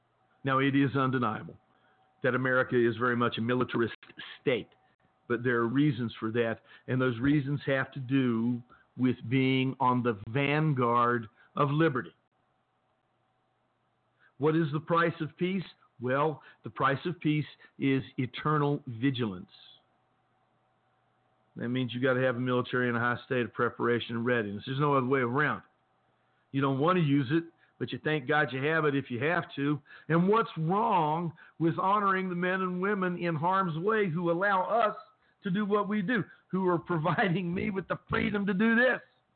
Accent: Beckley, West Virginia, United States; I remember being uptown in the streets of Beckley, West Virginia, my hometown, watching armored personnel carriers and M60 Patton tanks and Jeeps with the 50 caliber put in the back of it, going through town.

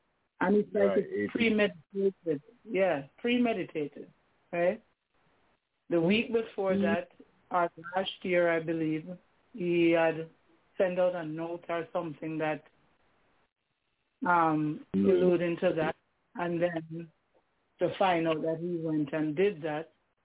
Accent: Jamaica; Growing up in Jamaica, what we used to do, we play with mud

